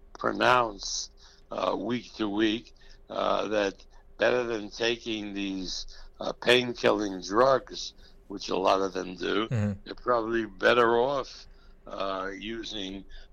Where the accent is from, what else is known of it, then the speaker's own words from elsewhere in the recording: Las Vegas, Nevada, United States; I come from Las Vegas. I spend a lot of time in California, both states, Nevada and California.